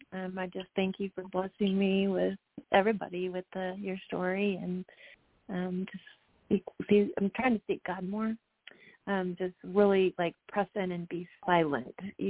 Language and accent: English; England, United Kingdom; I'm an English person too